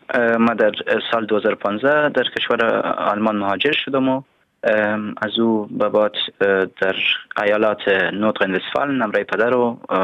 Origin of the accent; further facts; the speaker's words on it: Kabul, Afghanistan; now in Germany; من متولد شهر کابل می باشم و در شهر کابل زندگی کردیم و در اونجا بزرگ شدیم.